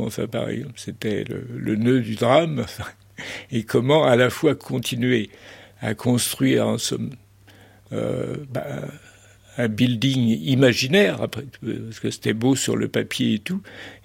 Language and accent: French; Brittany, France; quand on est un petit breton, oui, on dirait, arrière-petit-fils de fermier et de paysan vannetais